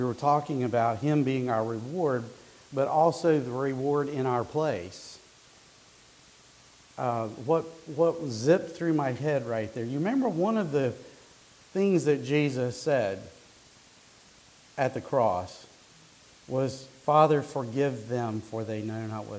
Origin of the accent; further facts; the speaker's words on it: Asheville, North Carolina, United States; I grew up in Asheville, and there have been different speakers that came to Asheville from here, but I've never been up here myself.